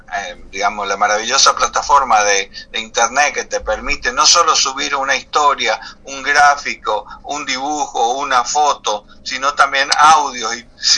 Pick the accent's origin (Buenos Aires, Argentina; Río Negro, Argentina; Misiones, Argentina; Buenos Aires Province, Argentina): Misiones, Argentina; El Dorado; yo en realidad no soy nacido en Posadas, soy del Dorado